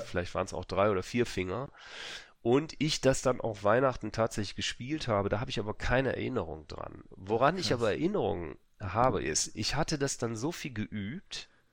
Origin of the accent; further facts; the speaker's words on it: Wuppertal, North Rhine-Westphalia, Germany; Wir lebten damals in Wuppertal, meiner Heimatstadt.